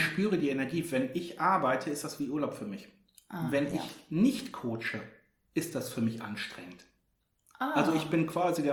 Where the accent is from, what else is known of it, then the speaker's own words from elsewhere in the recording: Dortmund, North Rhine-Westphalia, Germany; born there; now in Hamburg, Germany; Ich bin Fußballfan in Dortmund geboren, man mag es mir verzeihen, aber das schwarz-gelbe Blut hängt auch hier in Hamburg noch